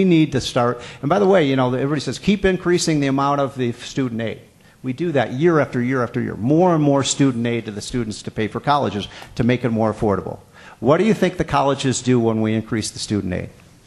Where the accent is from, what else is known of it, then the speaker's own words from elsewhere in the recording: Virginia, United States; And every college in the state, in my home state of Virginia